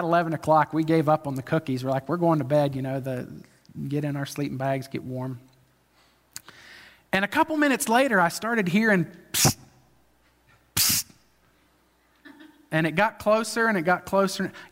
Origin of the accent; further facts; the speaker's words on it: North Carolina, United States; And so naturally, I'm like, hey, I'm from North Carolina.